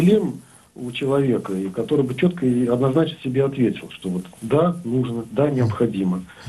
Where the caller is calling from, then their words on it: Pskov Oblast, Russia; Я звоню из Псковской губернии.